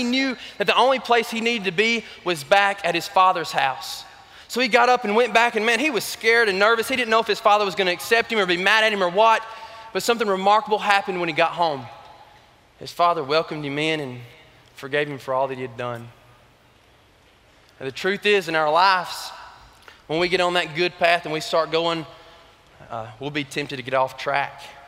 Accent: Alabama, United States; I am from Alabama.

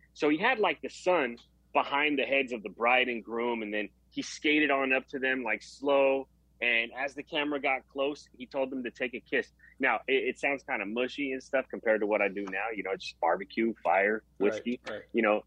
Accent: Daly City, California, United States; But I grew up in Daly City, always had good food in the house.

